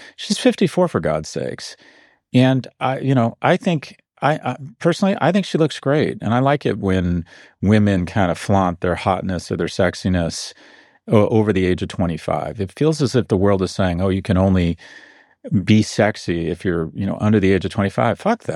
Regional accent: San Diego, California, United States; born there; That's why I was born in San Diego

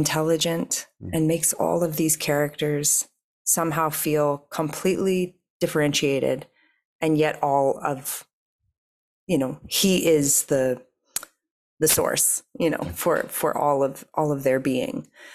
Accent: New York, United States; And I am a New Yorker. I love being in New York.

